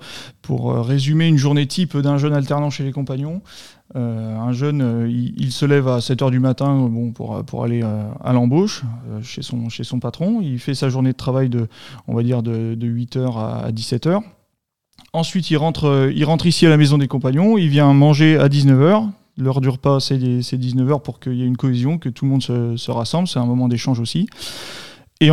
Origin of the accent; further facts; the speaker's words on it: Pont-de-Vaux, Auvergne-Rhône-Alpes, France; Donc moi je suis originaire de Pont-de-Vaux dans l'Ain, donc je suis un Bressan. Pont-de-Vaux c'est entre Bourg-en-Bresse et Mâcon.